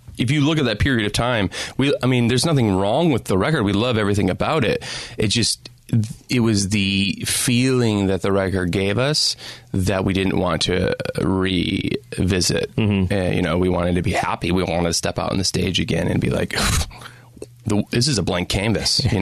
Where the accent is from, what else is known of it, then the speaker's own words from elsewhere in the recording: Midwest, United States; But because we're from the Midwest